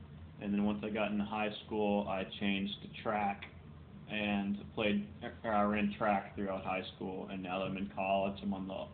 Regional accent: Bedford, Virginia, United States; I'm from Bedford, Virginia.

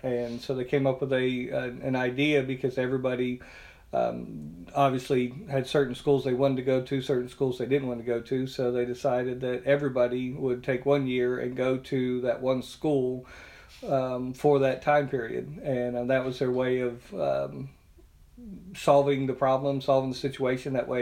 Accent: Alabama, United States; I grew up in South Alabama, and it was a much different time and place than what we're used to and what we see today.

